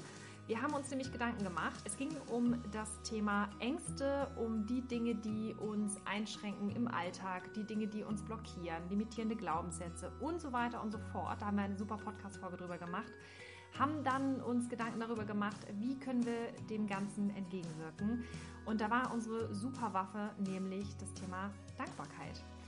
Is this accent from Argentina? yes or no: no; Germany; so hey, ich bin Deutsch, ich komme aus Deutschland